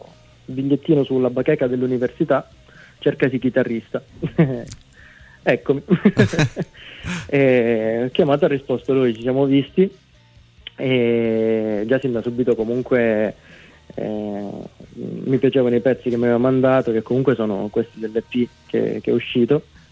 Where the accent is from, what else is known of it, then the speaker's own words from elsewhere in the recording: San Giorgio Morgeto, Calabria, Italy; now in Lombardy, Italy; si sente sicuramente dal mio accento. Io vengo dalla Calabria, in provincia di Reggio Calabria, un paesino di 2500 anime che si chiama San Giorgio Morgeto.